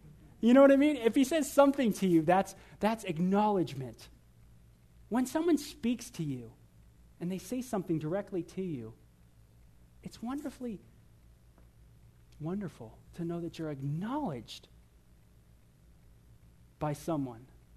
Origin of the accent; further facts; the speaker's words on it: North Hollywood, California, United States; all the things I went through growing up in North Hollywood